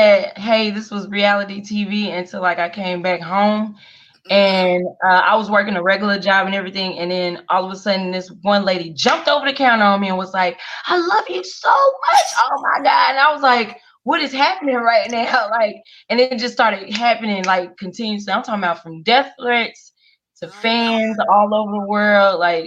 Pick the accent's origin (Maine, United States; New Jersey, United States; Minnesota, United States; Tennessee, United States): Minnesota, United States; also born or lived in Chicago, United States; now in Dallas, United States; I'm actually from Chicago. I was born in Chicago, then I was raised in Minnesota, and then came down to Dallas, Texas. That is where I reside right now.